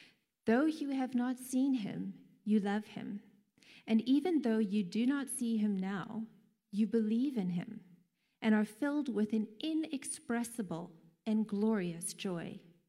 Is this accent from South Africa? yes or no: no; Canada; born there; Kind of like how I'm a Canadian because that's the country that I was born in.